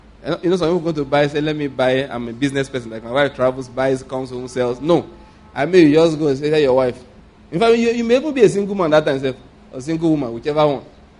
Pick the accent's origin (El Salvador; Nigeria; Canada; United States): Nigeria; I said, no, we came from Nigeria.